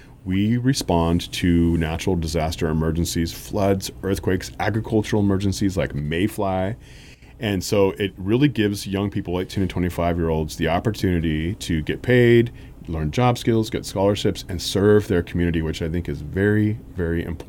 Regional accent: California, United States; I was in the Bay Area. I was raised in the Bay Area and dropped out of high school

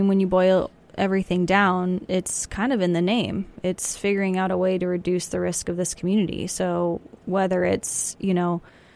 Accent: Santa Rosa, California, United States; Oh, Santa Rosa.

